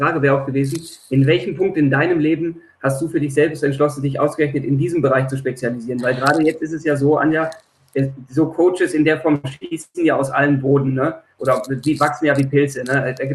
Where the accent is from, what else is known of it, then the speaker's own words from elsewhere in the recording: Baden-Württemberg, Germany; ich bin ursprünglich aus der Nähe von Stuttgart, jetzt nicht unbedingt so katholisch wie München, aber de facto ist es so, die schwäbische Erziehung ist da nicht sehr abweichend.